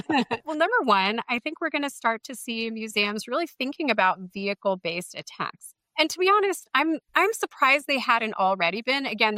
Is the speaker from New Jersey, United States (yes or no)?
yes; New Jersey, United States; And so, and I grew up in New Jersey. So I would take the PATH train into the World Trade Center.